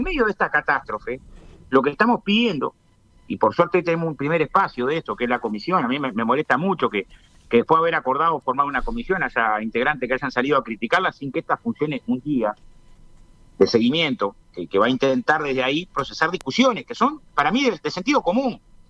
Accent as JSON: {"language": "Spanish", "country": "Uruguay", "said": "Nosotros, antes de ser militantes frente a artistas, somos uruguayos."}